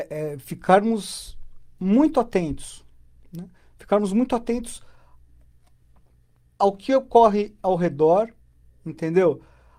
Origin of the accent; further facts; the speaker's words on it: Brazil; E lembrando outra coisa, nós como brasileiros, como cidadãos do mundo, é nossa obrigação também enfatizar